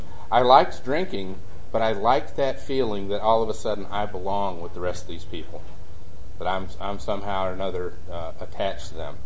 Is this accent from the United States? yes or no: yes; Texas, United States; As I said, I grew up in Texas.